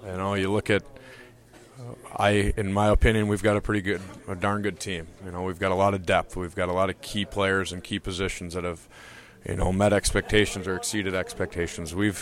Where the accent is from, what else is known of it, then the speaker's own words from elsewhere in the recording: Minnesota, United States; to beat my hometown team, I guess you would call it, out of Minnesota, it's even better.